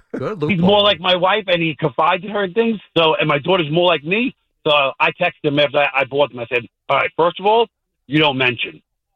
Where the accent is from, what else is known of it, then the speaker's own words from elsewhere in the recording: New York, United States; I'm a big Yankee fan, born and raised in the Bronx.